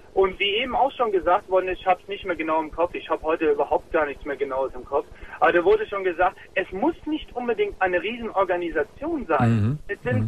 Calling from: Germany; Ich rufe aus Deutschland an, ja. Ich rufe aus Deutschland an und der Grund ist mitunter auch, ich bin Moslem, ich bin Deutscher und bin Moslem.

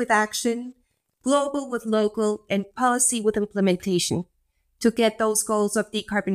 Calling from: London, United Kingdom; So I'm joining you from London, from the UK.

